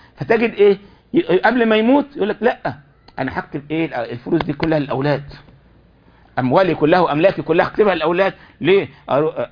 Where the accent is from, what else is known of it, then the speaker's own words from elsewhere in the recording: Egypt; مرة من المرات لما حصل عندنا في مصر اللي حصل في ربع العدوية والناس قتلوا وكده